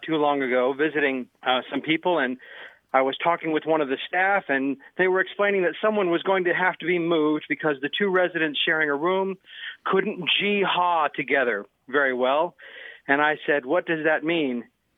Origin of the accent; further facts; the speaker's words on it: Memphis, Tennessee, United States; because I grew up in Memphis and I'm a city boy. I mean, Memphis is still the South, but it's a pretty urban place